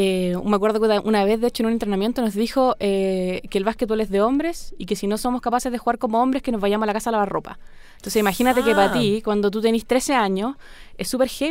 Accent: Copiapó, Atacama, Chile; cuando vivía en mi ciudad natal, en Copiapó, cuando era chica.

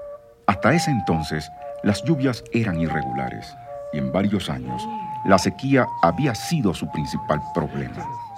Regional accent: Mérida, Venezuela; de Mérida, Venezuela.

